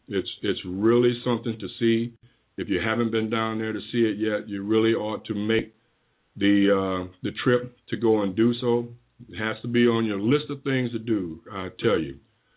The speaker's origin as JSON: {"language": "English", "town": "Chicago", "region": "Illinois", "country": "United States", "tie": "born or raised there", "said": "I grew up in Chicago, and I remember when Martin Luther King Jr. came to Chicago for the Poor People's Campaign."}